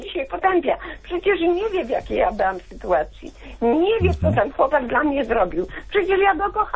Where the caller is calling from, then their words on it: Subcarpathian Voivodeship, Poland; z Podkarpacia.